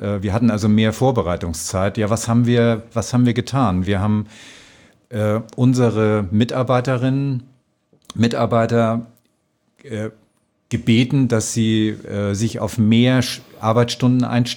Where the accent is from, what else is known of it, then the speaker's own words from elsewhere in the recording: Schleswig-Holstein, Germany; now in Austria; Ja, also ich komme aus einem kleinen Dorf an der Nordsee. Das ist fast an der dänischen Grenze. Sind noch 50 Kilometer bis nach Dänemark. Also nördlicher geht es schon fast gar nicht in Deutschland.